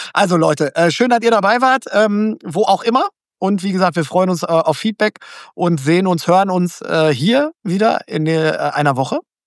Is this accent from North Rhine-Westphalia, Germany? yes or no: yes; Gelsenkirchen, North Rhine-Westphalia, Germany; Ich bin gebürtiger Gelsenkirchener. Also ich wohne in einer Region, die... Also es ist mit Sicherheit nicht einfach, in Gelsenkirchen zu wohnen.